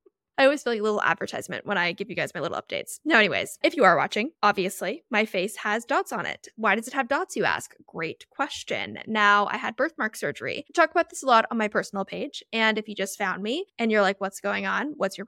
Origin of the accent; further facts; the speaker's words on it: Orlando, Florida, United States; And I will be in my hometown of Orlando, Florida.